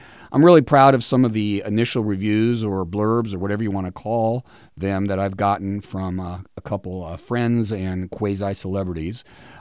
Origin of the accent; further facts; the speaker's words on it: Los Angeles, California, United States; my hometown of Los Angeles